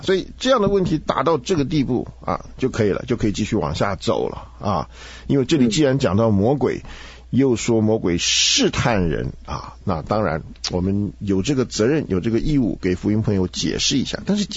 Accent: China; 我们中国人常常讲，信则有，不信则无，对不对？

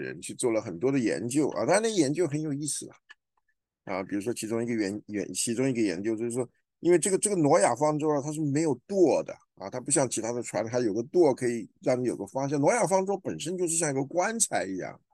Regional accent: Guangdong, China; now in United States; 你们东北人的老大跟我们广东人的老大、台湾的老大不一样嘛？

